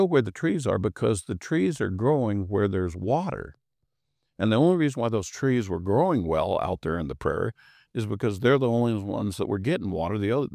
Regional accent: Kansas, United States; I grew up in Kansas, out in the plains

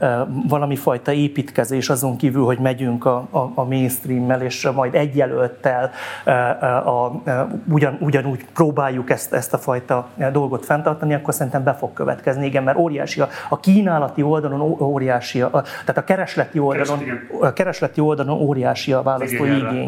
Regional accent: Transylvania, Romania; erdély magyarként pedig nem feledkezhetünk meg arról, hogy ezzel párhuzamosan ezt a fajta etnikai autokráciát is le kell bontanunk.

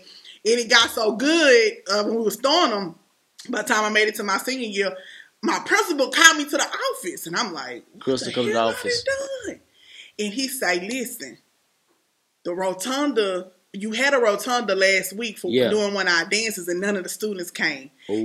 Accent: Beaumont, Texas, United States; So, you know, I'm from Beaumont, Texas, baby. BMT, Golden Triangle.

